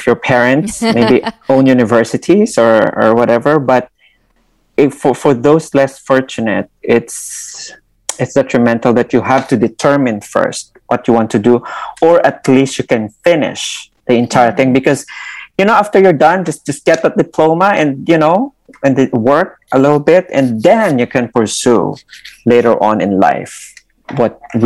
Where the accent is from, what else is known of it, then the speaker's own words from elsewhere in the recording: Iloilo, Western Visayas, Philippines; growing up in Iloilo, from a, you know, impoverished community